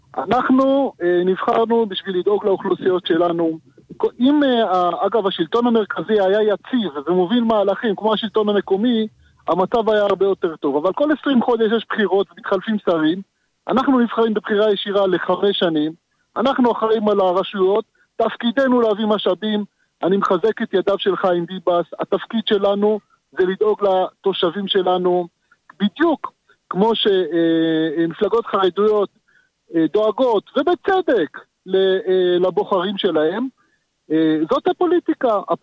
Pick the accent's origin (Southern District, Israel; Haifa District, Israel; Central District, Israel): Southern District, Israel; Yeruham; born there; now in West Bank; אני במקרה נולדתי בירוחם, ואני תושב יהודה שומרון הרבה מאוד שנים.